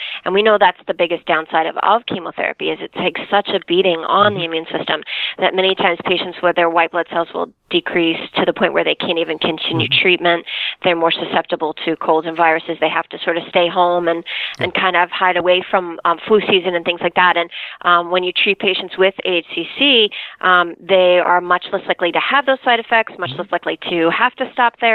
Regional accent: Long Island, New York, United States; because I am from Long Island, and it is everywhere, unfortunately, out here.

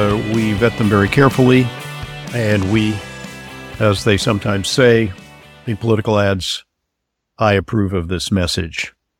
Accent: California, United States; I was a kid from California, and I didn't have a winter coat

